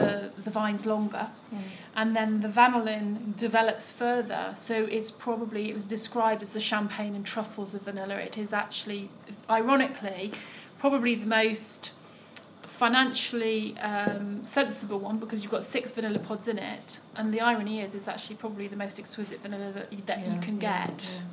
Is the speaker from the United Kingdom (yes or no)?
yes; England, United Kingdom; accent: northern; That I've got my northern accent on.